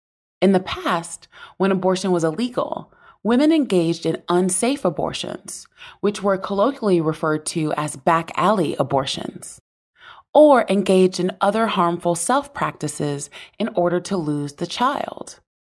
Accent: the South, United States; born there; I am a cisgendered woman, and I was born into poverty in the South.

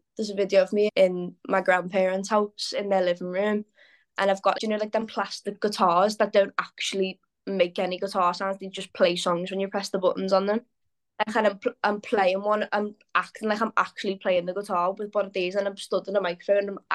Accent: Liverpool, North West England, United Kingdom; born and bred in Liverpool. I've never lived anywhere else. Obviously, it is a very musical city, so you do grow up around that kind of culture.

